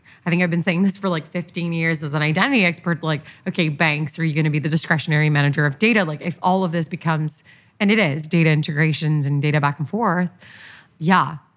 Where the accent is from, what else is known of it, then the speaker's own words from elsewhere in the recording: Brazil; Like I'm from Brazil, and when I look at like open finance today in Brazil